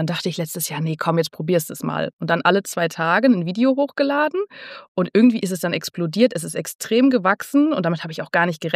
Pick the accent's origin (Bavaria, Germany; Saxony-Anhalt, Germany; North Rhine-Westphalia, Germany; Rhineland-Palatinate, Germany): North Rhine-Westphalia, Germany; Münster; Ich komme aus Münster, ich bin Kummer gewohnt. Bei uns ist das Wetter in Münster ist immer schlecht oder meistens schlecht.